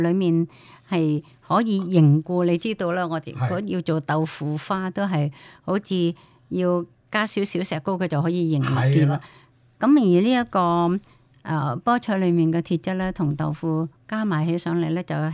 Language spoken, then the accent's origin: Chinese; Guangdong, China; 我不知道我們廣東人喜歡不喜歡吃大葱